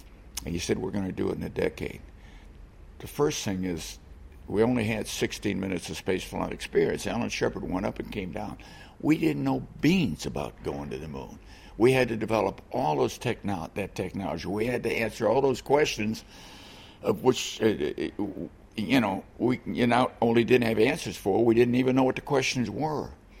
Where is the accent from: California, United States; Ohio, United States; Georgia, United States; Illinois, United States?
Illinois, United States; Chicago; I grew up in Chicago